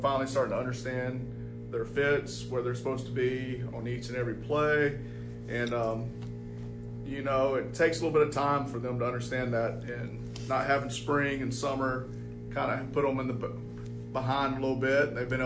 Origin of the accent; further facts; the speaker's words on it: Sandersville, Georgia, United States; I grew up in Sandersville, Georgia. I ended up going to college at Valdosta State.